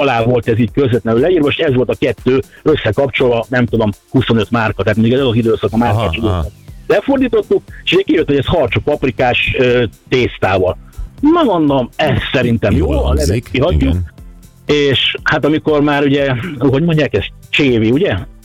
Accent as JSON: {"language": "Hungarian", "country": "Hungary", "said": "el tudtam neki mondani, hogy Magyarországról jöttem, és itt megálltunk a magyar napok miatt"}